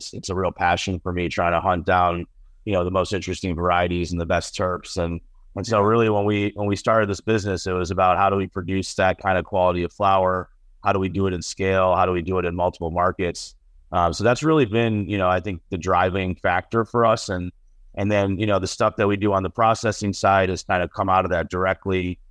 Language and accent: English; Buffalo, New York, United States; mostly grew up in Western New York outside of Buffalo. So, you know, bad week for us Bills fans, but I'm from the Buffalo area. That's kind of what I consider home originally.